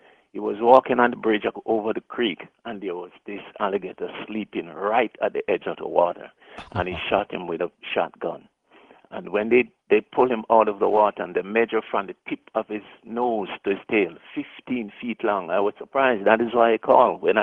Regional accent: Jamaica; I am from Jamaica, and you might have heard of Goat Island.

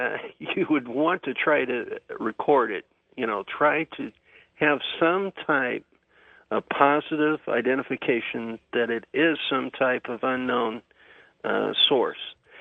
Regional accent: Nesbitt, Mississippi, United States; I'm from Nesbitt, Mississippi, the home of WREC in Memphis.

